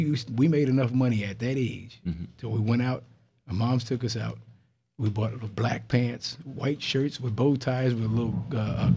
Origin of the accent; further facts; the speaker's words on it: Kingston, New York, United States; back in upstate New York where I was born and raised in Kingston.